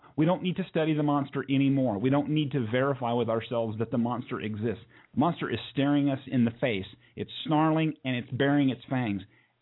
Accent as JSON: {"language": "English", "country": "United States", "said": "I'm American. I was born here."}